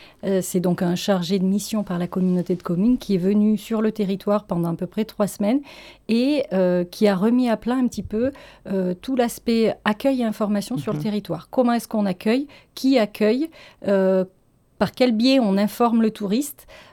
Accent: Dieulefit, Auvergne-Rhône-Alpes, France; born there; je suis née à Dieulefit, donc même si je n'ai pas passé ma petite enfance à Dieulefit, mais pas très loin, à une vingtaine de kilomètres, c'est vrai que je suis assez attachée à ce territoire

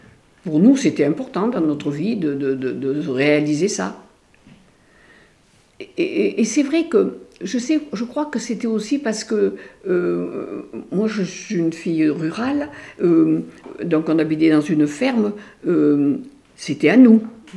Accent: Bourdeaux, Auvergne-Rhône-Alpes, France; je suis née à Bourdeaux et je mourrai à Bourdeaux. J'ai passé toute ma vie à Bourdeaux.

